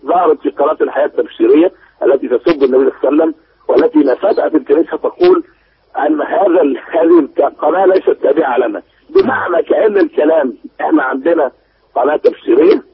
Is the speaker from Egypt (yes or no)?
yes; Egypt; انا كمواطن مصري